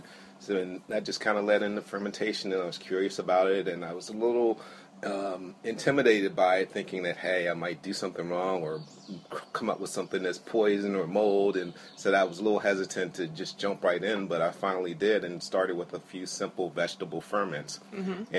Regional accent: Washington, District of Columbia, United States; now in Harrisburg, United States; I live in Harrisburg, Pennsylvania. I'm originally from Washington, D.C.

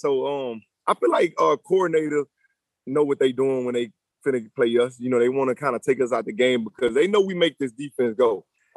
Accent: Louisiana, United States; when you growing up in Louisiana, man, I ain't gonna lie, he like God around there.

